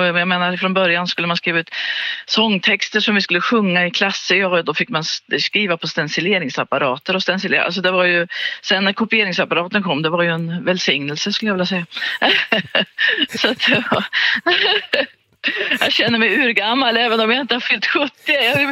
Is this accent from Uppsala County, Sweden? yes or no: no; Vingåker, Södermanland, Sweden; Jag kommer ju från Vingåker egentligen i Sörmland, så det var där jag jobbade som musiklärare.